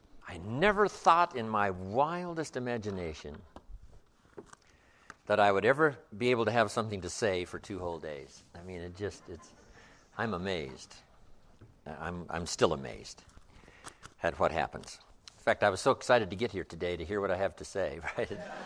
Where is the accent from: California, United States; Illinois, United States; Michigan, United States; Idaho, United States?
Idaho, United States; I was raised in Southwest Idaho. I still have the old family farm.